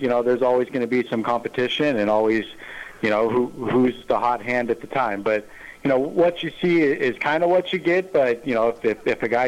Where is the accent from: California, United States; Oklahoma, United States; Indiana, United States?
California, United States; Novato; Yes, I'm from Novato, born and raised, and now married and with two kids living there, too.